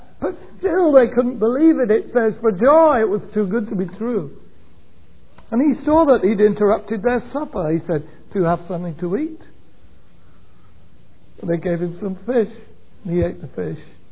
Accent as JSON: {"language": "English", "region": "England", "country": "United Kingdom", "said": "Because I come from England, as you know"}